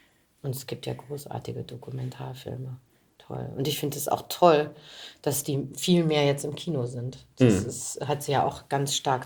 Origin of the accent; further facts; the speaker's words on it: Göttingen, Lower Saxony, Germany; now in Berlin, Germany; ich komme ja aus Göttingen